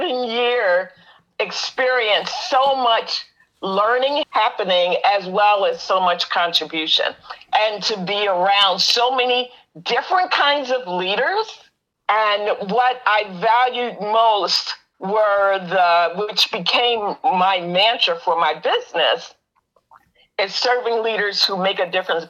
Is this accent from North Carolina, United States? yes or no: no; New Jersey, United States; So I'm originally from Jersey, and I think I shared that.